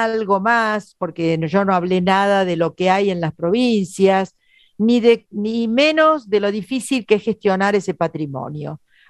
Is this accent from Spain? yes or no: no; Buenos Aires, Argentina; un tema que es muy ajeno a los que somos porteños